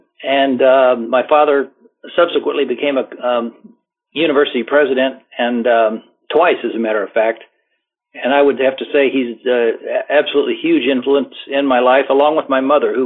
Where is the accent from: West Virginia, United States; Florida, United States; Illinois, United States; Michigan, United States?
Illinois, United States; I grew up in Illinois. Just south of Chicago, about 50 miles south of Chicago, went to public schools